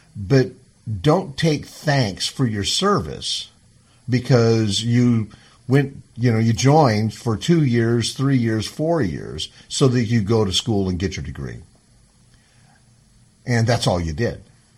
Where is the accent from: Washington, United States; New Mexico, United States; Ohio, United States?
Washington, United States; Because as a Washingtonian, because I live here, I grew up in Washington